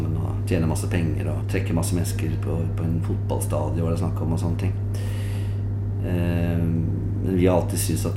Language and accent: Norwegian; Oslo, Norway; For da kom jeg jo fra Oslo, hadde nesten ikke spilt utenfor Oslo